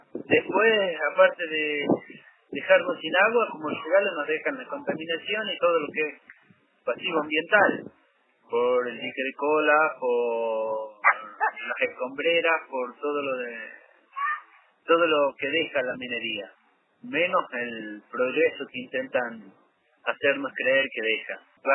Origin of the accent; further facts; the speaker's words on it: Andalgalá, Catamarca, Argentina; yo soy nacido en Andalgalá, sí. Y quiero seguir viviendo en Andalgalá mientras la vida me deje